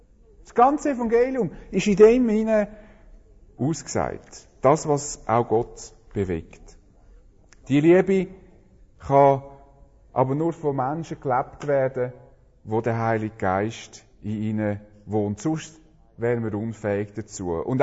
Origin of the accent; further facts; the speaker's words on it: Switzerland; Wir haben ja professionelle Bescheidenheit als Schweizer.